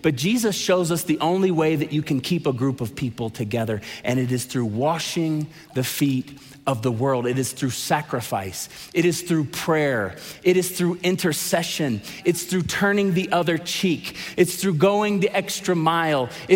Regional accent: United States; But great time, like UFC, and we Americans love power.

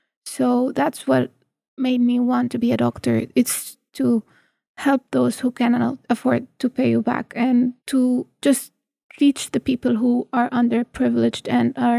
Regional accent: Egypt; Egypt and the poor areas there. So I grew up seeing how God is really at work in so many places in my home country.

